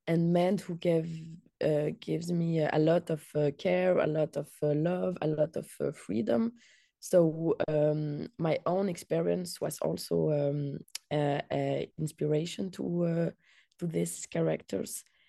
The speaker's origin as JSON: {"language": "English", "country": "Belgium", "tie": "born or raised there", "said": "I am born and raised in Belgium with a Tunisian father and a Danish mother."}